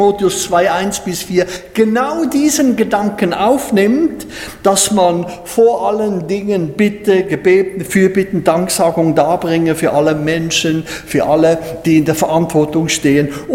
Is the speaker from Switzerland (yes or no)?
yes; Switzerland; Ja, wir sind ja Schweizer, oder? Und wir möchten wirklich auch dankbar sein, dass wir hier in diesem Land wohnen dürfen.